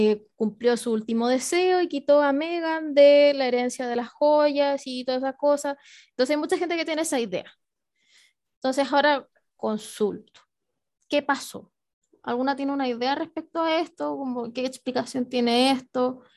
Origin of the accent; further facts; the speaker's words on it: Chile; somos chilenos, nomás, ni siquiera somos de la Commonwealth.